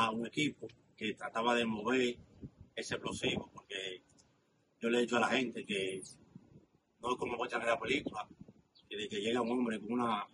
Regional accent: Dominican Republic; moved away; Bueno, yo salí de República Dominicana, no directamente hacia Nueva York.

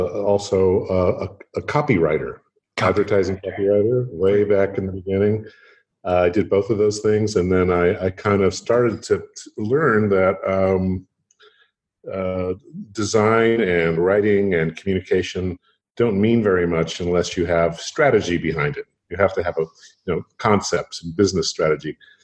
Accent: Los Angeles, California, United States; I grew up in Los Angeles, California, where there was a lot of freedom for children.

